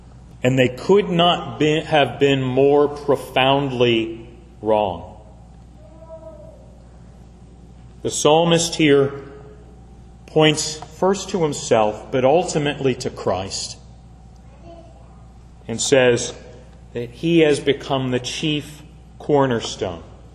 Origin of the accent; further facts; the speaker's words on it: Wilkinsburg, Pennsylvania, United States; This often makes me think of when I was growing up in Wilkinsburg. There was a brick factory over the hill behind our house.